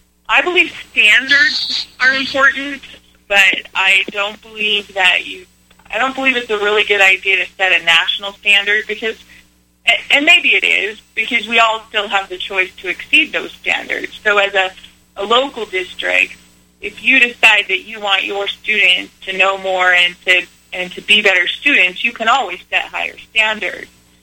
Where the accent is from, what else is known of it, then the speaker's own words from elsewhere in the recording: Fallon, Nevada, United States; I served on the city council here in my hometown of Fallon for a term